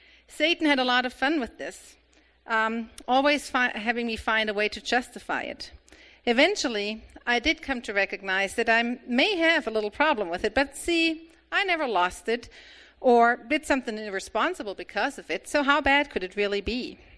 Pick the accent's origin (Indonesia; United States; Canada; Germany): Germany; But while I was raised in Germany, where going out for a beer or two with your church buddies was considered normal by most